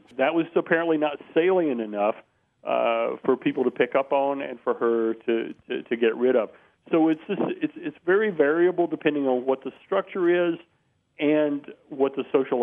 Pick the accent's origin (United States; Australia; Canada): United States; Southern United States; When people move to the South, I'm from the South originally